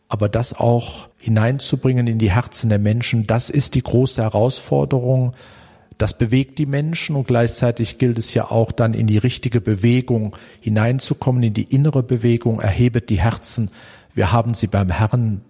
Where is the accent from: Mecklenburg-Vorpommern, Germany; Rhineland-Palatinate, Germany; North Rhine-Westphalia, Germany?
North Rhine-Westphalia, Germany; bin ich dann hier auch in diesen ländlichen Pfarreien um Linnich herum. Es ist auch meine Heimat. Hier in der Nähe wurde ich geboren und bin aufgewachsen. Also die Menschen und die Gegend hier sind mir sehr vertraut.